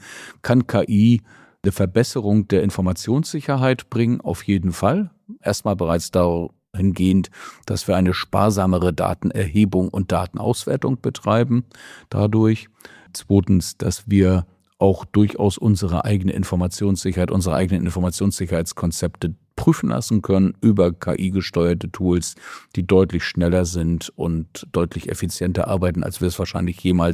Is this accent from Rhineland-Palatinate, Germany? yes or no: no; Mecklenburg-Vorpommern, Germany; weil es meine Heimat ist, ich hier zu Hause bin